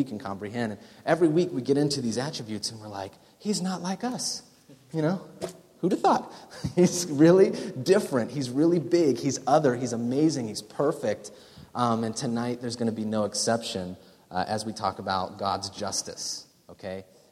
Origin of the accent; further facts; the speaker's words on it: Appalachia, United States; Parenthetically, just as a reminder, I come from Appalachia.